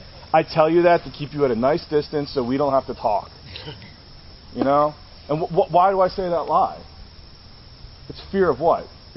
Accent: West Chester, Pennsylvania, United States; It wasn't, "I'm from North Philly," it's, "I'm from Westchester and I used to cop in North Philly."

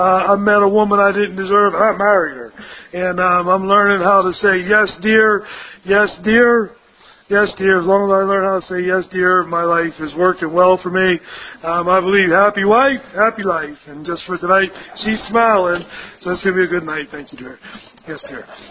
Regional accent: Houston, Pennsylvania, United States; I'm from Washington. I'm from Houston, PA, but I went to treatment down here in Somerset

